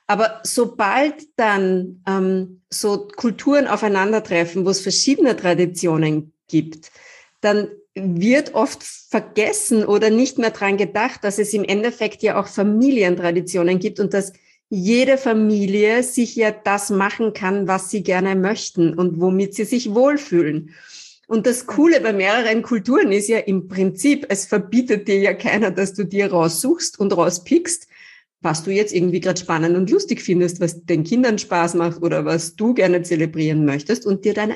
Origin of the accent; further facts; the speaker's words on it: Upper Austria, Austria; now in Vienna, Austria; ich komme zum Beispiel ursprünglich aus Oberösterreich.